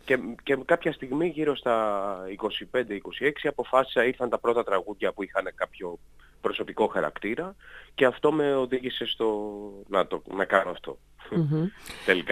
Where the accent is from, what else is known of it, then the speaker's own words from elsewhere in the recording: Tinos, South Aegean, Greece; Και γενικότερα και στο χωριό μου στην Τίνο έχουμε παρατσούκλια όλοι, και ο πατέρας μου και οι θείοι μου κτλ.